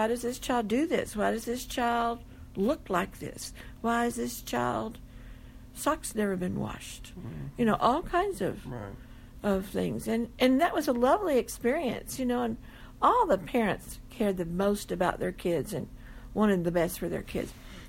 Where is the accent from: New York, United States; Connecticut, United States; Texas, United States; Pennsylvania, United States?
Texas, United States; Abilene; 2 years. After that, I came back to Abilene, my hometown.